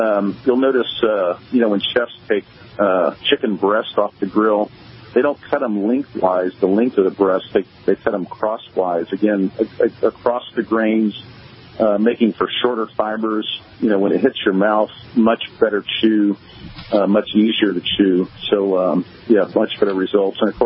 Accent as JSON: {"language": "English", "region": "Texas", "country": "United States", "tie": "born or raised there", "said": "But hey, I grew up on the Texas coast, so I do my share of red fishing and trout fishing."}